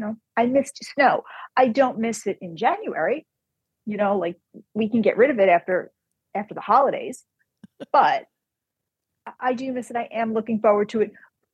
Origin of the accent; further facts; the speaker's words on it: South Africa; I'm a South African penguin. I'm small and I was meant for warmth.